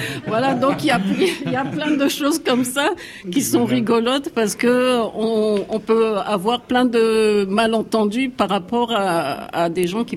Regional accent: Gabon; first language Benga; French is a second language; also born or lived in Guinea; Alors, c'est le Benga, c'est ma langue maternelle, qui est une langue du Gabon, et voilà, dont je suis originaire. Je suis originaire de Guinée et du Gabon, Guinée-Conakry, Gabon.

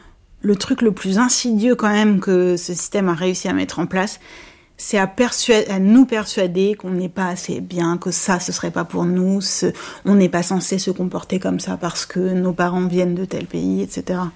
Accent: Paris, Île-de-France, France; Moi, j'ai grandi à Ménilmontant, dans le 20e arrondissement à Paris. Je peux te parler des quartiers populaires parisiens, je peux te parler de Paris.

